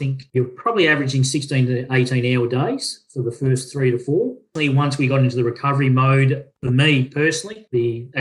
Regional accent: Burnie, Tasmania, Australia; So I grew up in Burnie.

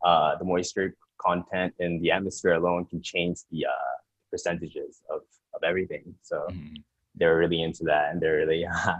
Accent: Canada; born there; I was born in Canada, but I'm Japanese

